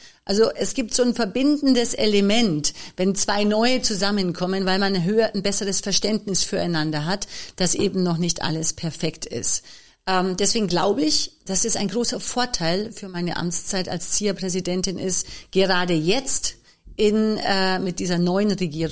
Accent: Munich, Bavaria, Germany; Ich komme aus München. Man hört es vielleicht ein bisschen. Ich bin also CSU-sozialisiert.

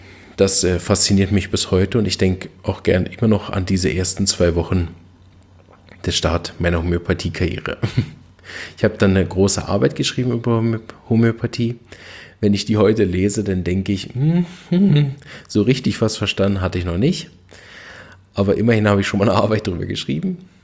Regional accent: Berlin, Germany; Ich bin aufgewachsen in Berlin

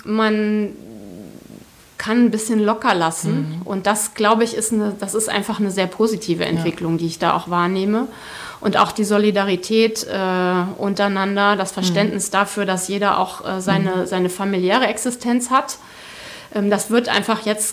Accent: Hesse, Germany; ich komme wirklich aus dem Dorf im Zonenrandgebiet, wo diese Eigenschaften ganz besonders nochmal potenziert vorkommen. Aber wenn man einmal das Herz der Nordhessen gewonnen hat

